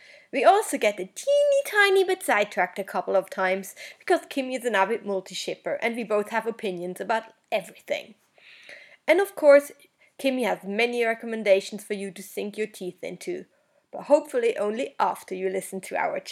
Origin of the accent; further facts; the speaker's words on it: Switzerland; first language Swiss German; English is a second language; My native language is Swiss German, in case you were wondering